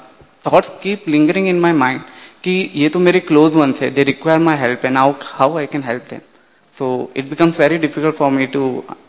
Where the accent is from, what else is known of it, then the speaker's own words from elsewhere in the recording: Mumbai, Maharashtra, India; मैं मुंबई से आया हूँ।